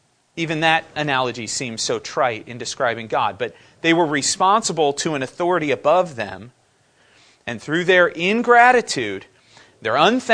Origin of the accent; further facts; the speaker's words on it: California, United States; I could have grown up in the state Emily was born in, Arkansas, or Ohio, or Michigan, but I didn't. I grew up in California.